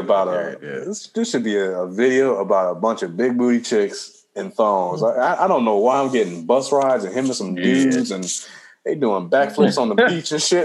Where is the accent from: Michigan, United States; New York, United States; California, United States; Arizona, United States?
California, United States; Compton; I grew up in Compton, people.